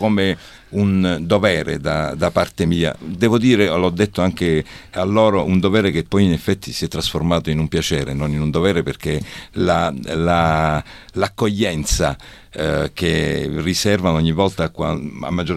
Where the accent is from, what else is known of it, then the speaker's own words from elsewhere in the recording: Canneto, Sicily, Italy; perché anche io sono di Canneto.